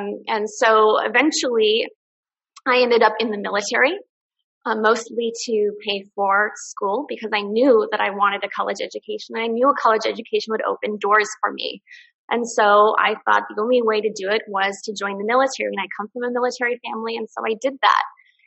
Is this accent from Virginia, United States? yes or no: no; North Dakota, United States; I was born and raised in North Dakota. I have a very conservative family.